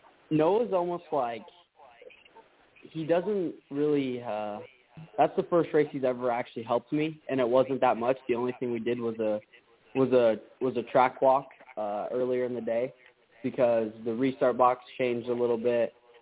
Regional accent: Las Vegas, Nevada, United States; And then I actually did two ARCA starts last year, which was my hometown of Vegas and then Phoenix.

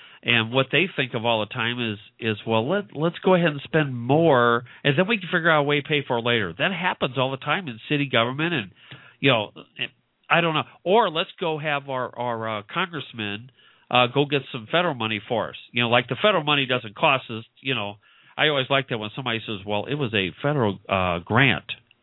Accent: St. Louis, Missouri, United States; I grew up in St. Louis. The city was pretty liberal, but if you went out in some of the suburbs, it was very conservative.

